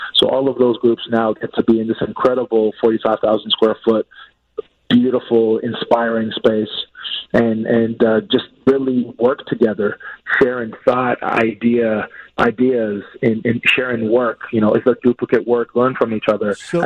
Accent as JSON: {"language": "English", "town": "Chicago", "region": "Illinois", "country": "United States", "said": "So I'm a Chicagoan and I'm an entrepreneur."}